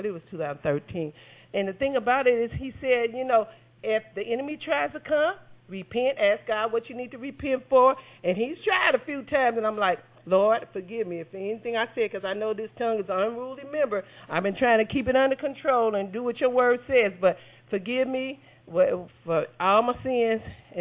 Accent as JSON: {"language": "English", "town": "Kansas City", "region": "Missouri", "country": "United States", "said": "I'm from Kansas City, Missouri."}